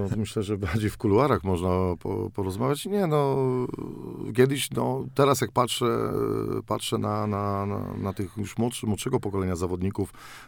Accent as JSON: {"language": "Polish", "town": "Nysa", "region": "Opole Voivodeship", "country": "Poland", "tie": "born or raised there", "said": "ja wychowałem się w Nysie przy zawodnikach no, specyficznych"}